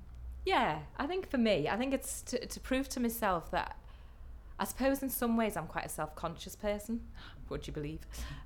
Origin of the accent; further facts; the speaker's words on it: Liverpool, North West England, United Kingdom; also born or lived in Newcastle; Right, I am from Liverpool. I lived up in, my mum's a Geordie, so we lived up in Newcastle for a couple of years in my very early years. We've still got family up there.